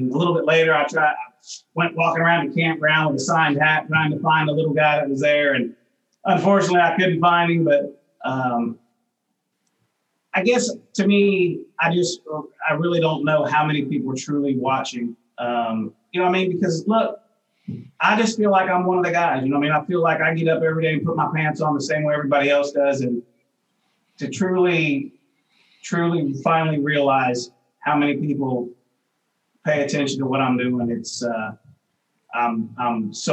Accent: United States; style of fishing that I grew up doing on the Ohio River

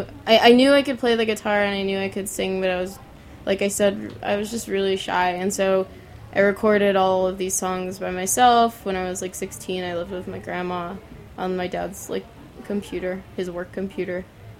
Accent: Elizabeth, New Jersey, United States; I grew up in Elizabeth, which is actually really close to New Brunswick

